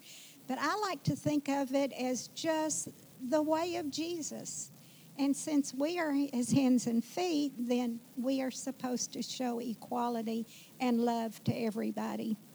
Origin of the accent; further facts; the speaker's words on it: Mountain Home, Arkansas, United States; I'm going to tell you about growing up in Mountain Home, which is north central Arkansas, nearly to the Missouri line.